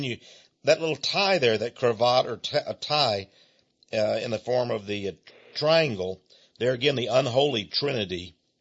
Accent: United States; as an American, a citizen of the United States, I don't want to discriminate or harm any nation on earth

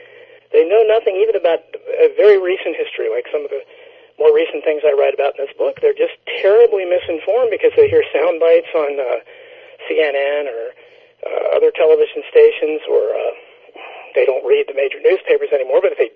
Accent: Virginia, United States; I'm from Northern Virginia. I'm right outside the corridors of power, so I'm within shouting distance of Washington, D.C.

